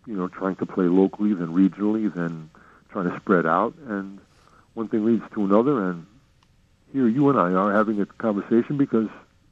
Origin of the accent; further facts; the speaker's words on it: Connecticut, United States; And I grew up in Connecticut.